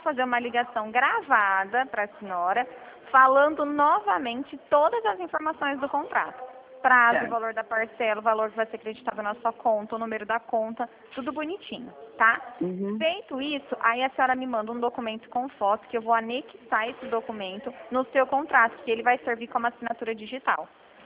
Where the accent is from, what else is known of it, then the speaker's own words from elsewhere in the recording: Bebedouro, São Paulo, Brazil; Eu sou aqui de Bebedouro.